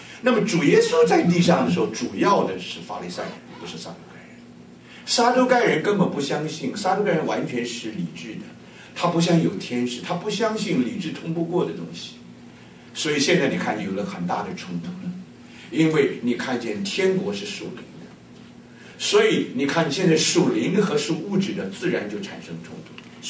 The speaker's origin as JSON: {"language": "Chinese", "country": "China", "said": "因为我们中国人对于圣殿的印象并不深刻。"}